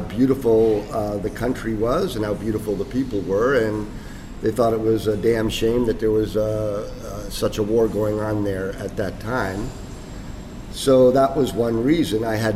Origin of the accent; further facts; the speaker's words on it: United States; In fact, just the opposite. I've experienced a lot of interest in the fact that I'm American, what life is like in America